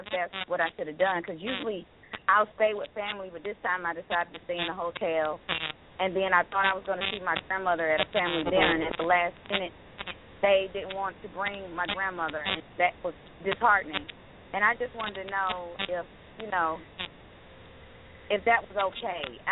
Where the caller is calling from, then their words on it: Tucker, Georgia, United States; I am calling from Tucker, Georgia.